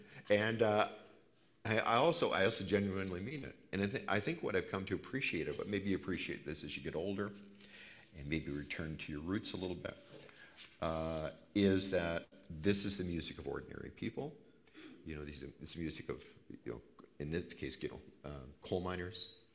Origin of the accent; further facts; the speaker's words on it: Manitoba, Canada; Or maybe I'm just from Manitoba.